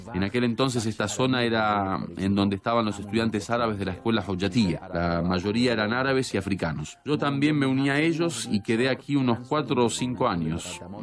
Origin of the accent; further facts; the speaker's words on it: Argentina; igual que mis padres que emigraron a Argentina, yo debía de emigrar en busca de mis raíces. Al fin y al cabo, yo me había criado como un argentino